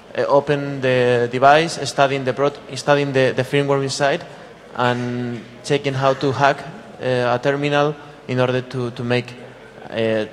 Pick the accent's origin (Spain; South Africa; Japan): Spain; I'm from Spain, and someone copied my credit card